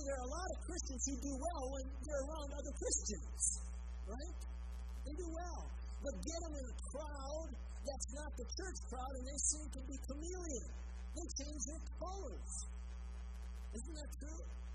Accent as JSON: {"language": "English", "town": "Virginia", "region": "Minnesota", "country": "United States", "tie": "born there", "said": "Virginia and Everett, Minnesota, where my dad was born, and I was born in Virginia"}